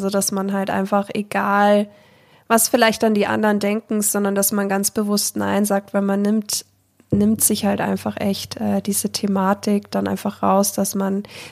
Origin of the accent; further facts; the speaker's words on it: Bad Tölz, Bavaria, Germany; Leonhardi ist eine traditionelle Wallfahrt bei uns in Bad Tölz